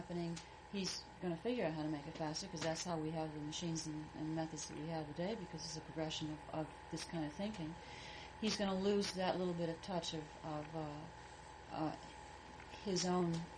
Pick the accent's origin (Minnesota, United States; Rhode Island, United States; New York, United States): Rhode Island, United States; Providence; Well, I grew up in Providence, and I went to school there, and then I went away to boarding school